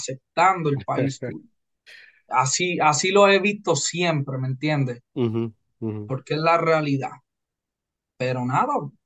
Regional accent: Lajas, Puerto Rico; yo soy de Lajas, Puerto Rico.

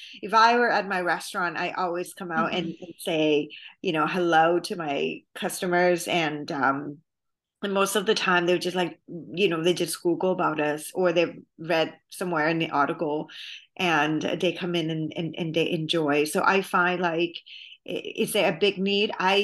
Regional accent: Thailand; I was born and raised in Thailand, and, you know, I was raised particularly in a very delicious household.

